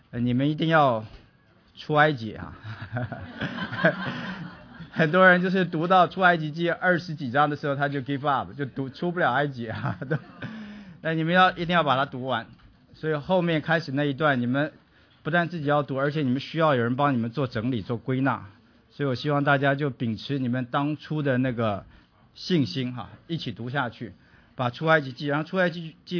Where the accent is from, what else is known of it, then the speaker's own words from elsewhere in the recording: China; 今年是我们中国人正月初一